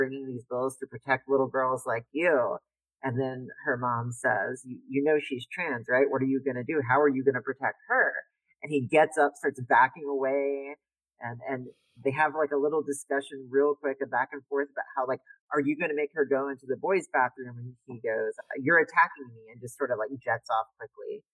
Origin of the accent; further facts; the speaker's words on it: Louisiana, United States; I grew up in South Louisiana. I grew up in the swamps of South Louisiana, the far south of New Orleans